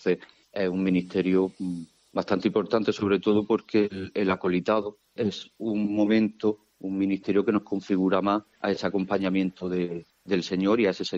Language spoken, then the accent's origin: Spanish; Armilla, Andalusia, Spain; Pues yo soy de natural de Armilla. Tengo 40 años y estoy en 5º de teología.